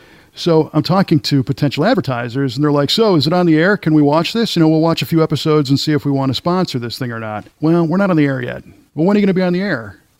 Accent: Park Ridge, Illinois, United States; And I grew up in the Chicago area in Park Ridge, Illinois.

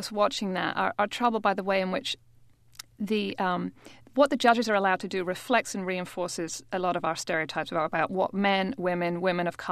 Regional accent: United Kingdom; moved away as an adult; now in United States; I'm British with a lot of American in me now.

